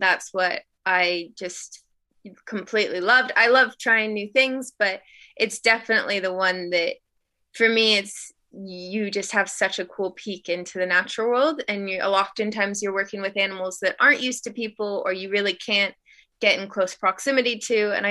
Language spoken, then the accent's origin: English; Alaska, United States; I grew up on boats. I grew up in Alaska. I was there throughout part of elementary school. So I spent quite a bit of time on boats.